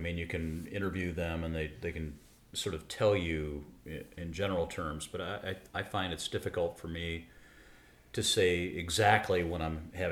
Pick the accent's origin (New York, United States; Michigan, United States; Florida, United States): Michigan, United States; now in Southern California, United States; Here in Southern California, it just doesn't seem like the fruits and vegetables have all that flavor. I'm from Michigan as well.